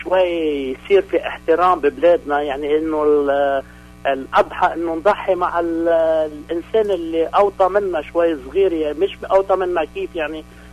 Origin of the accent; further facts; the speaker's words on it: Lebanon; أنا لبناني